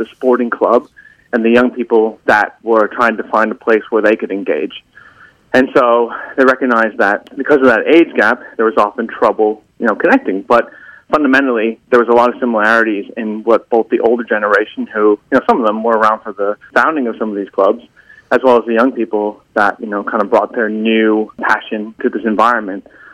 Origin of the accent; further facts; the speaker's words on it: United States; now in Australia; So if you can tell by my accent from the podcast, I'm not from Australia originally. I'm from the U.S. originally, but haven't lived there in about 13 years